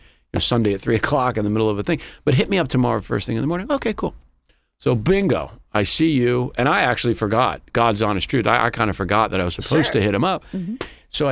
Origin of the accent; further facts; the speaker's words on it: Pennsylvania, United States; moved away; My parents are from Pennsylvania. I grew up in Pennsylvania myself. I moved down about 12 years ago